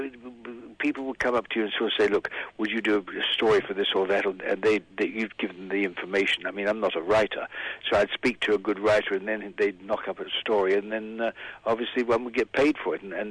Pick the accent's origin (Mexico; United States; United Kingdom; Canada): United Kingdom; England; being a British circuit and winning there, of course, is terribly meaningful to an Englishman.